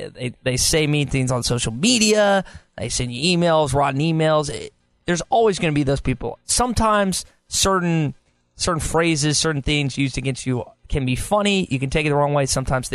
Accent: Little Rock, Arkansas, United States; And I grew up in Little Rock, so I grew up listening to him and Rick Schaefer for so long.

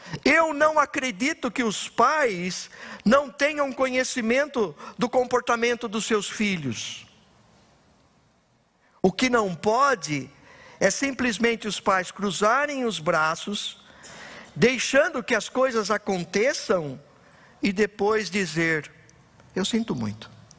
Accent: Itapetininga, São Paulo, Brazil; estando lá na minha cidade, em Itapetininga

